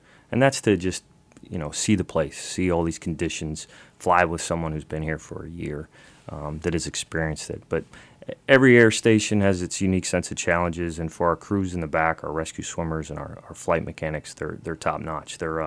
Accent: Florida, United States; now in Alaska, United States; because I came from Florida, thought I knew the aircraft

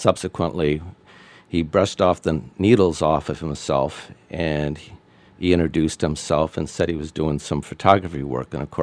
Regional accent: Arizona, United States; I'm from Arizona.

